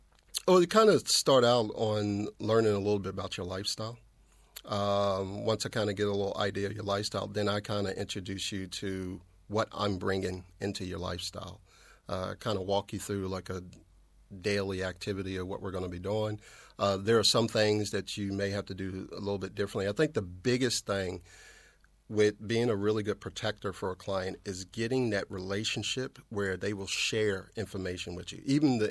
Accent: East Coast, United States; also born or lived in Texas; now in Australia; I spent a lot of my time in Texas, although I'm from the East Coast.

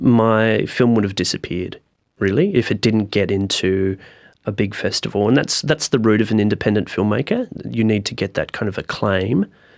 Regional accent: Hobart, Tasmania, Australia; moved away as an adult; I was born in Hobart. I lived my first 25 years there.

